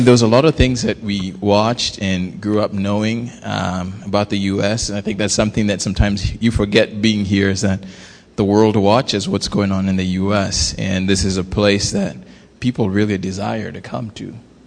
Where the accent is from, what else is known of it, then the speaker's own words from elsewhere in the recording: Nairobi, Kenya; moved away as an adult; I grew up in Nairobi, Kenya, and I was born and raised there and then came here 13 years ago.